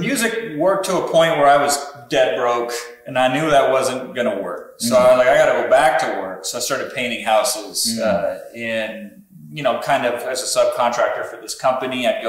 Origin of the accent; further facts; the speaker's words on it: Muscatine, Iowa, United States; I'm from Iowa, believe it or not. Muscatine, Iowa, a little tiny town on the river there.